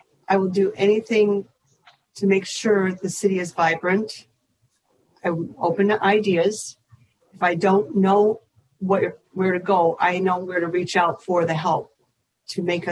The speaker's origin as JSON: {"language": "English", "town": "Dearborn Heights", "region": "Michigan", "country": "United States", "tie": "born or raised there", "said": "Growing up in Dearborn Heights, I've watched it evolve into the city it has become today because I came to the city with my parents when I was only 2 years old."}